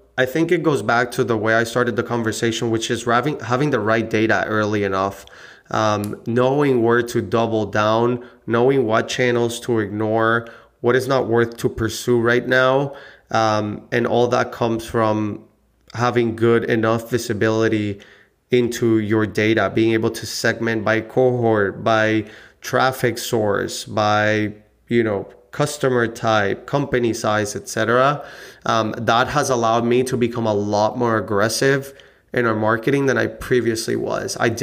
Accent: Puerto Rico; I was born and raised in Puerto Rico, so I like the tropics.

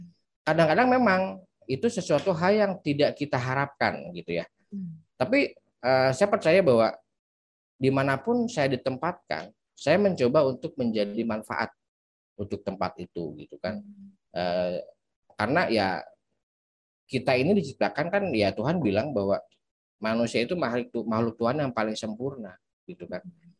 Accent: Bandung, West Java, Indonesia; born there; contoh saya dilahirkan di Kota Bandung gitu kan.

